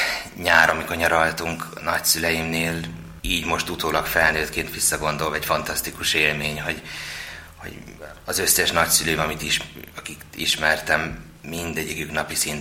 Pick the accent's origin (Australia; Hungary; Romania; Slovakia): Hungary; Győrzámoly, Győr-Moson-Sopron; egy pici faluban nőttem föl Győrzámolyon